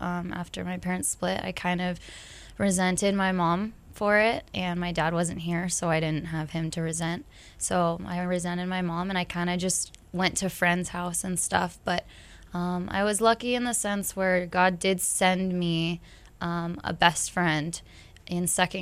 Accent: Newport Beach, California, United States; I grew up in Newport Beach, California, or the OC, as we all like to call it. And it was exactly what you saw on TV. No different. I grew up there.

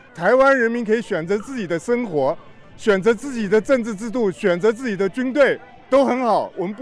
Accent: China; now in United States; 我在中国长大，读大学，我受洗脑，在湾区工作生活三十年了

